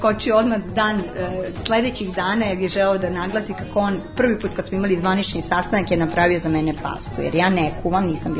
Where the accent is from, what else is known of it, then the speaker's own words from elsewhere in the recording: Serbia; ja sam jedna Srpkinja koja opet sam netipična Srpkinja i zbog svog porekla koja je jako, jako raznovrsno. Moja baka je poluruskinja